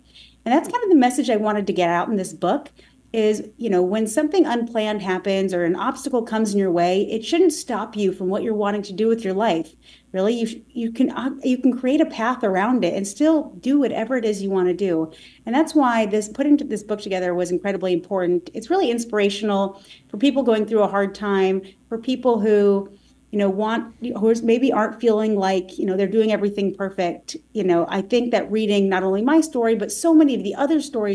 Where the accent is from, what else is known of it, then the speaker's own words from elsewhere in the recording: Arizona, United States; So I just needed to weigh in on that because I'm a native Arizonan.